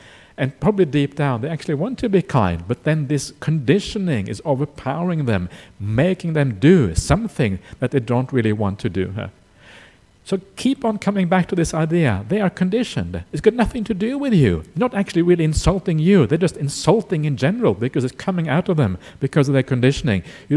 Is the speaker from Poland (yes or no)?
no; Australia; I'm an Australian